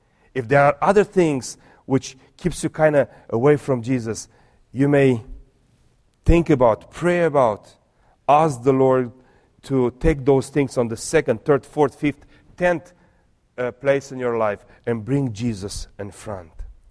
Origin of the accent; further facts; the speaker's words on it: Brasov, Brașov County, Romania; I'm leaving from Transylvania, from Brasov, where I am from, to Moldova to preach the gospel.